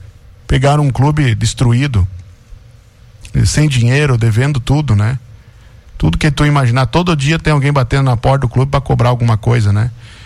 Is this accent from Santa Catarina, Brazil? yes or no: yes; Santa Catarina, Brazil; Infelizmente, para nós aqui que somos do Oeste, é triste falar isso.